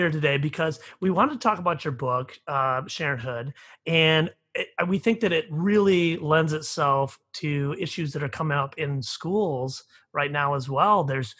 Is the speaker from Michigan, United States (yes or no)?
yes; Ann Arbor, Michigan, United States; we both share an upbringing in Ann Arbor